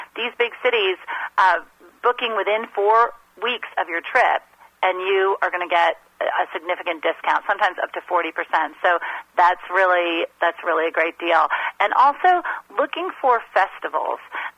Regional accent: Saugerties, New York, United States; you know I'm from Saugerties, yes. New York, which is where the Woodstock anniversary...

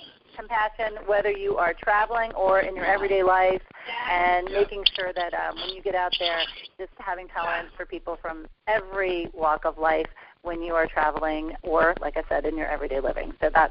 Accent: New Orleans, Louisiana, United States; Well, New Orleans, my hometown here

